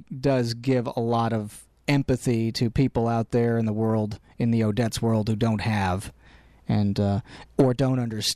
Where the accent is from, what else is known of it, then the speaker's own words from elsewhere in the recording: New Jersey, United States; now in Chicago, United States; Born and raised in New Jersey, northern New Jersey. I grew up 10 miles from New York City. Came from a, like I said, an Italian-American family.